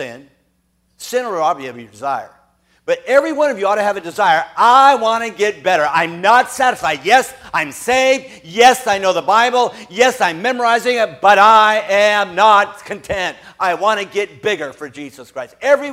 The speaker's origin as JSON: {"language": "English", "region": "Washington", "country": "United States", "tie": "born or raised there", "said": "Drew Bledsoe, from Washington, my home state, by the way"}